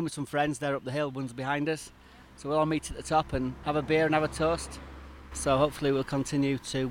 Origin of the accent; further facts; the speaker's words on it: Yorkshire and the Humber, United Kingdom; I'm from Yorkshire in England, where the tour starts next year.